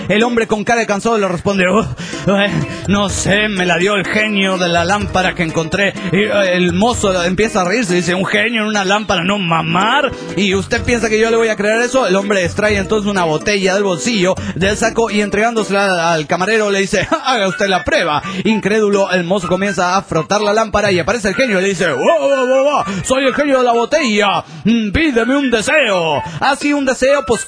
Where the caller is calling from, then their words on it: Tijuana, Baja California, Mexico; de Tijuana.